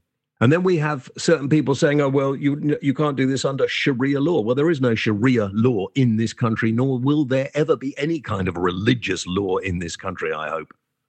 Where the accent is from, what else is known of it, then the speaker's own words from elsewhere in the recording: United Kingdom; Well, no, actually, she doesn't. We're all British. We can all speak about this.